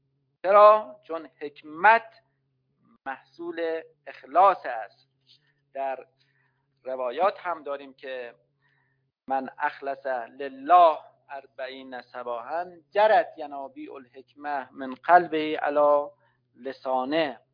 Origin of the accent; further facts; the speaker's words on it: Kerman, Iran; حالا ما که کرمانی هستیم، اهل دیار کرمان هستیم